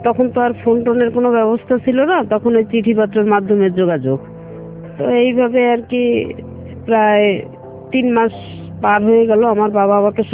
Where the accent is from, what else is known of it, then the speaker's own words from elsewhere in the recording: Jessore, Khulna Division, Bangladesh; আমার বাবা ছিলেন একজন সরকারি কর্মকর্তা। আমার ছোটবেলাটা, আমার জন্মস্থান খুলনাতে, এবং আমি কিছুটা সময় খুলনাতেই মানুষ হই। এরপরে বাবার চাকরির সূত্রে আমরা যশোরে আসি।